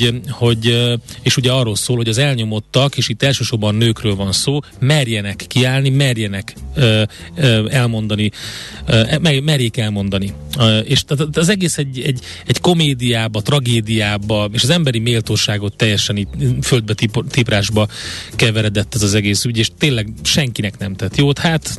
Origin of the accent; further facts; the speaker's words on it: Tolna, Hungary; én ott a Gemencnél nőttem fel